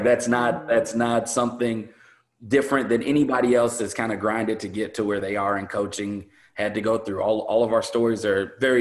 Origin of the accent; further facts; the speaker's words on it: Chicago, Illinois, United States; I'm from Chicago. I've always had a huge recruiting footprint in Chicago.